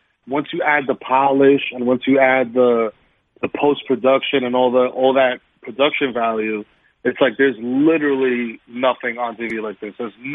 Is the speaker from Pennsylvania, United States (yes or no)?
no; Bronx, New York, United States; I'm from the Bronx. I'm just like, yo, I wish you would.